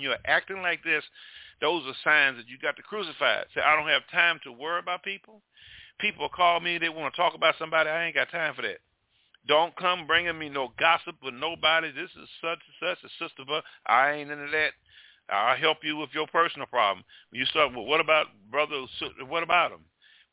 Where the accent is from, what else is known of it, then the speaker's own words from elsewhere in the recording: Mobile, Alabama, United States; I'm from Mobile, Alabama, baby. They bring the crawfish in Mobile. Ooh, I miss them. That's one thing I miss about my hometown.